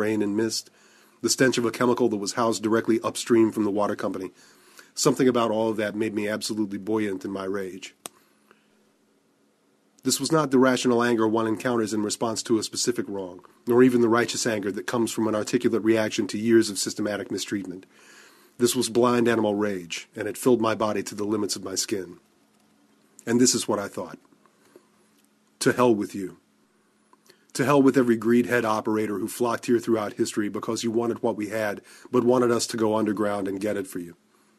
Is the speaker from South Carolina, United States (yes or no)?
no; West Virginia, United States